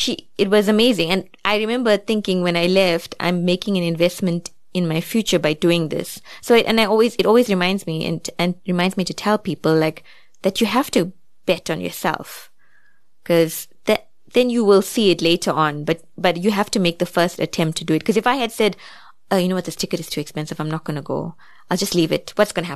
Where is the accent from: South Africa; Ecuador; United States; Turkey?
South Africa; I came all the way from South Africa.